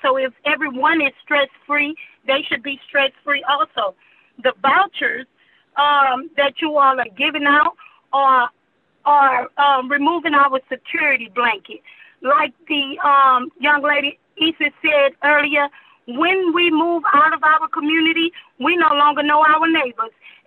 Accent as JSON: {"language": "English", "region": "Texas", "country": "United States", "tie": "born or raised there", "said": "I was born and raised in Fifth Ward"}